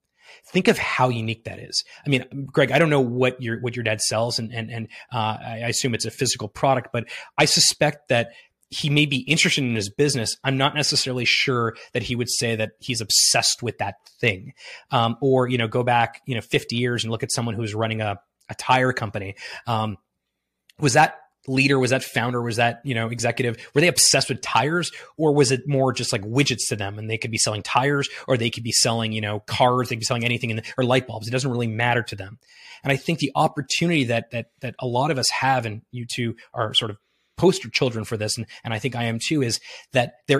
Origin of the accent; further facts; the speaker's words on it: Montreal, Quebec, Canada; what we talked about growing up in Montreal